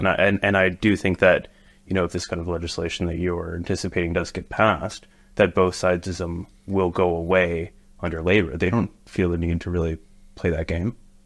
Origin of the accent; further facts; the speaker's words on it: Canada; now in United Kingdom; Yeah, well, I mean, speaking like as a Canadian-American immigrant, Ofcom is just bizarre to me.